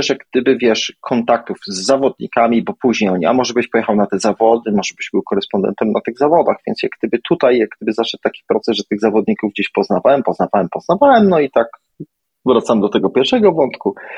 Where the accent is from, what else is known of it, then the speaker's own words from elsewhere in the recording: Kraków, Lesser Poland, Poland; miałem to szczęście, że ja jestem z Krakowa